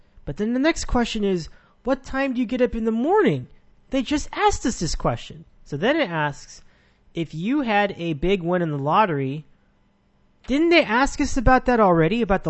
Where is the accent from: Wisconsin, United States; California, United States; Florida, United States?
California, United States; Oxnard; I grew up in Oxnard.